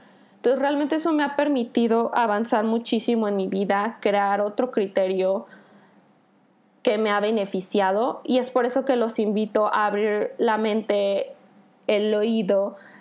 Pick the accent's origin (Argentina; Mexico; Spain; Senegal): Mexico; Yo soy mexicana, hoy me encuentro en México